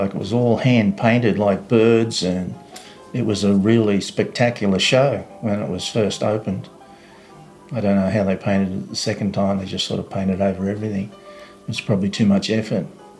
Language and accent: English; Coonamble, New South Wales, Australia; I was born in Coonamble. I've been here for 74 years.